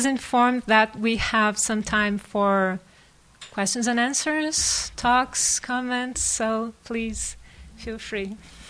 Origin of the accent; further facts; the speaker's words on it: Rio de Janeiro, Brazil; English is a second language; now in Colorado, United States; And the first impressions that I'm from Rio and I came to live in Colorado, so I had not the same experience